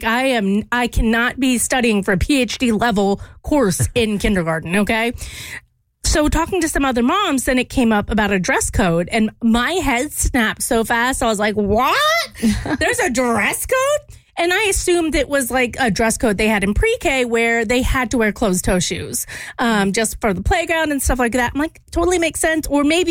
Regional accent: Louisiana, United States; Maybe, but so growing up, I did not have that because I grew up in Louisiana and God bless, somebody had common sense and was like, well, let the children show their shoulders.

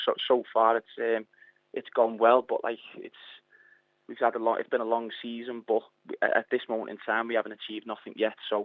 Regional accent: Liverpool, North West England, United Kingdom; my hometown in Liverpool

